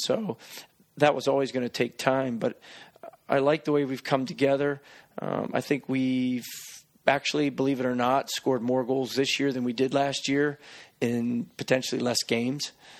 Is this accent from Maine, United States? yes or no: no; Detroit, Michigan, United States; I come from Detroit, and that's hockey town.